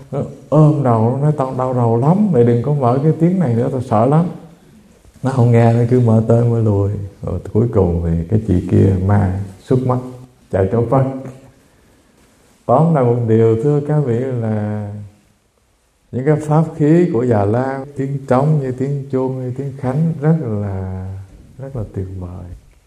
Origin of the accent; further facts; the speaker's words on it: Mekong Delta, Vietnam; born there; Tại mình sinh ở miền Tây Nam Bộ mà.